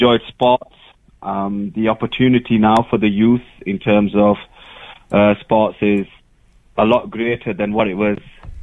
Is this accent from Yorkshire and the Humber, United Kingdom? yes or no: yes; Huddersfield, Yorkshire and the Humber, United Kingdom; Yeah, I am from Huddersfield. I was born and raised in Crossnamore in Huddersfield.